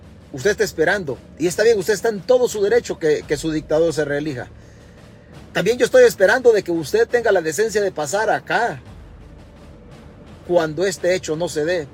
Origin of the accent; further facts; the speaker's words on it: Chalatenango, El Salvador; Pues yo también soy chalateco, y son pueblos de la parte alta, son pueblos muy tranquilos.